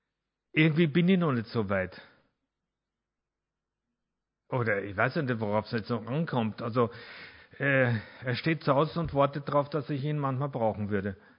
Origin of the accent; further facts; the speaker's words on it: Austria; accent: Austrian; außer meinem österreichischen Akzent